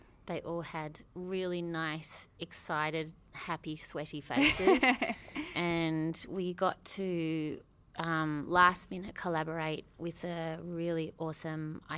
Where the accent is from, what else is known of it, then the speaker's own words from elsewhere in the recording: Australia; we are all in … we're from Australia